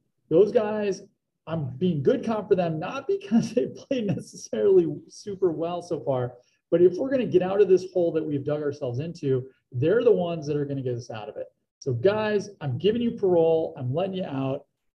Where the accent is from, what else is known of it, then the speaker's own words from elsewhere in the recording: United States; And as an American, I hate it when I have to have evidence to prove my point.